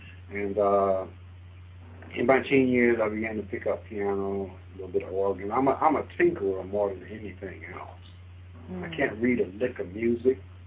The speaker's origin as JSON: {"language": "English", "town": "Detroit", "region": "Michigan", "country": "United States", "tie": "born or raised there", "said": "Like I said, I grew up in Detroit in an area called Black Bottom."}